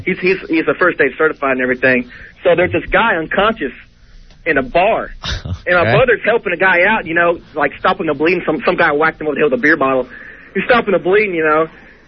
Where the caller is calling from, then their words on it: Austin, Texas, United States; Austin, man. What's up?